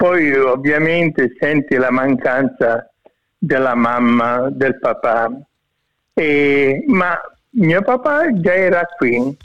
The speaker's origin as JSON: {"language": "Italian", "town": "Furci", "region": "Abruzzo", "country": "Italy", "tie": "born there", "said": "Sono nato a Furci, un paese provincia di Chieti, non lontano da Vasto, dove si respira l'aria del mare."}